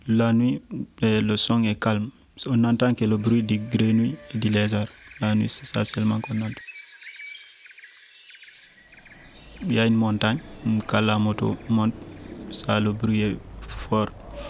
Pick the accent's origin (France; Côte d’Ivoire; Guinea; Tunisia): Guinea; Djinkan, Labé Region; je suis guinéen, ma préfecture c'est l'Elouma et mon village c'est Djinkan.